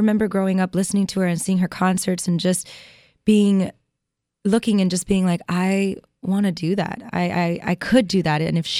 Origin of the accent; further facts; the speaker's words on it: Miami, Florida, United States; She is from the same neighborhood where I grew up in Miami. We're both Cuban American.